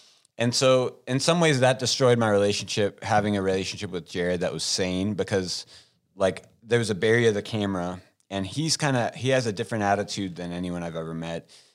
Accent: St. Louis, Missouri, United States; here I am, like, I come from St. Louis

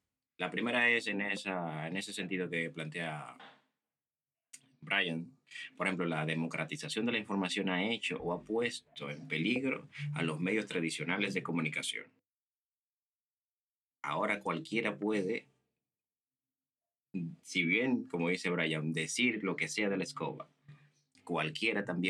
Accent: Dominican Republic; Entonces, aquí en mi país pasa algo interesante. Yo voy a hacer esa pregunta al aire para que nuestra audiencia y ustedes dos, primero que nadie, me respondan. ¿Por qué caduca en República Dominicana un acta de nacimiento?

